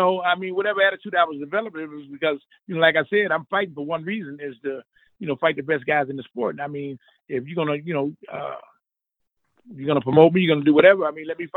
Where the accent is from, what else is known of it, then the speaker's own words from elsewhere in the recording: Midwest, United States; now in Los Angeles, United States; when I came from the Midwest back in the early 80s, you know, I come out to Los Angeles